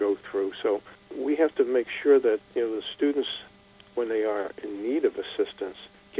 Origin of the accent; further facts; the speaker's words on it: Queens, New York, United States; I was brought up in South Ozone Park, Queens. I never knew any of my friends that were shot.